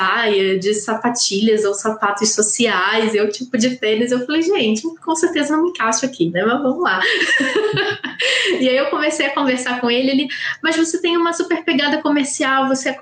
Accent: Rio de Janeiro, Brazil; accent: Rio de Janeiro; meu sotaque é muito do Rio de Janeiro. Então, quando eu fui para Curitiba

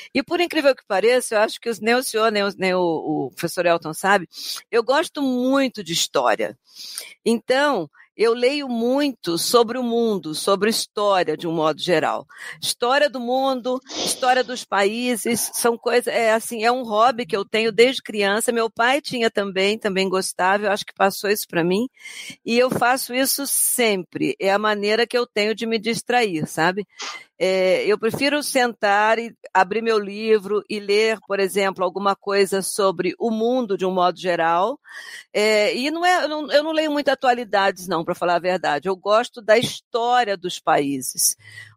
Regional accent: Rio de Janeiro, Brazil; Eu comecei a dar aula de inglês, eu sou do Rio de Janeiro.

